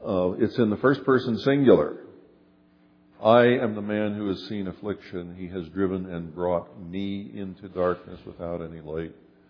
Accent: United States; I am an American. You know, I don't think anybody ever thinks that I speak for all Americans when I say

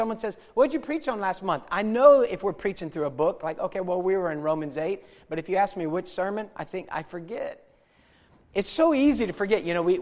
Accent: Ohio, United States; Well, I am from Ohio, so they think it's just because I'm a Yankee.

